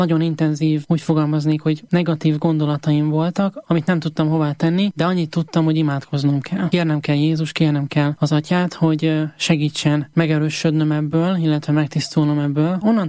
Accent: Nyírbátor, Szabolcs-Szatmár-Bereg, Hungary; born there; Én Nyírbátorban születtem, nagy református egyházközösség

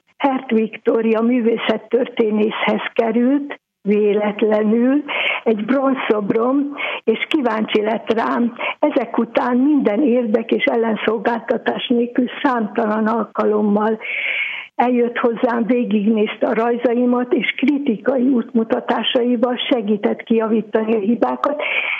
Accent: Vasvár, Vas, Hungary; now in Veszprém, Hungary; Vas megyei vasvári vagyok, de 1965 óta Veszprémben élek, ide jártam egyetemre, és nagyon a szívemhez nőtt ez a város.

